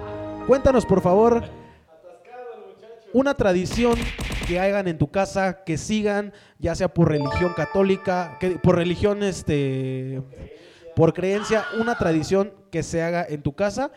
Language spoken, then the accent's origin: Spanish; Mexico; ya que somos mexicanos comprometidos con nuestra cultura.